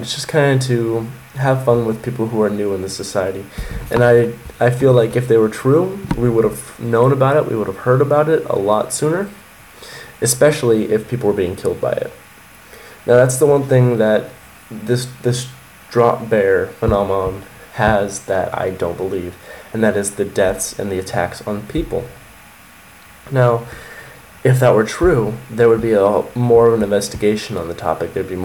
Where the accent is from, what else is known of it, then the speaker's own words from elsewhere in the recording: United States; Well, you know what? I'm an American tourist